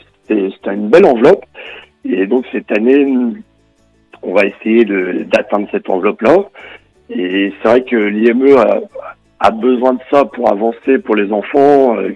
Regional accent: Tréguier, Brittany, France; parce que nous on est de Tréguier

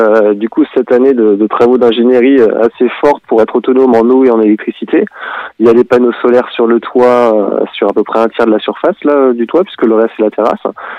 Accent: Lille, Hauts-de-France, France; Moi, ça me change du nord de la France où je vais habituellement, parce que je suis lillois.

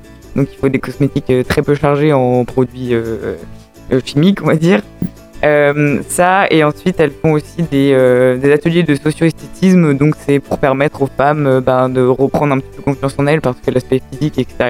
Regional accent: Perros-Guirec, Brittany, France; Parce que je viens de Pérouse-Guirec

